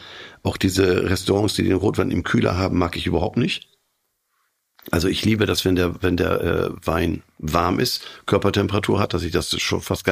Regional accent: Bremen, Germany; Ich bin ja groß geworden in Bremen.

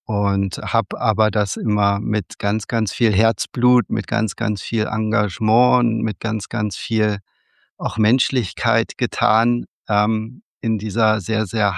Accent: Wolfsburg, Lower Saxony, Germany; Geboren in Wolfsburg in der Autometropole des Nordens oder eine der Autometropolen und da sehr, sehr gebunden aufgewachsen.

